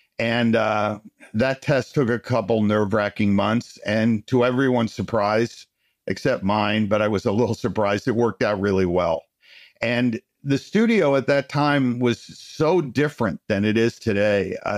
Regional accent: New York, United States; also born or lived in Pennsylvania, United States; I grew up in New York and Pennsylvania, went to school in Boston at the Museum of Fine Arts School

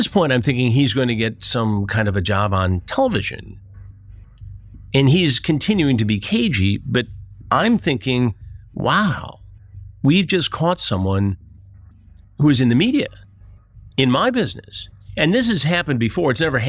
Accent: Detroit, Michigan, United States; And I'm a Tigers fan, as you may know, growing up in the Detroit area.

